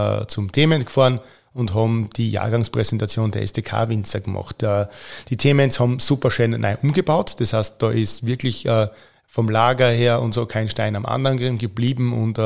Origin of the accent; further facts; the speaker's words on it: Styria, Austria; bei uns in der Steiermark